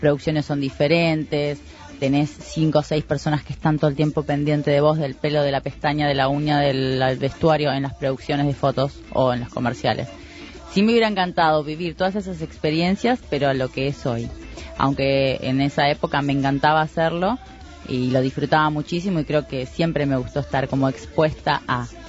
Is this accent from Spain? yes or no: no; Sayago, Montevideo, Uruguay; born there; Pues yo nací en Sayago.